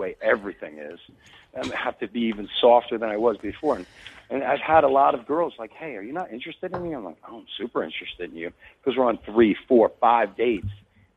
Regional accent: Fort Lauderdale, Florida, United States; I grew up in Fort Lauderdale, Florida. So nice. I was there during the whole spring break capital of the world type era.

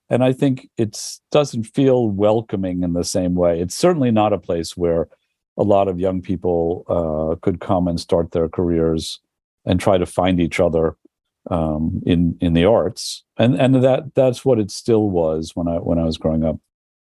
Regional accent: New York City, New York, United States; growing up in the Village, it was a much more of a community. It was much more middle class. It had still a large Italian population, mostly working class.

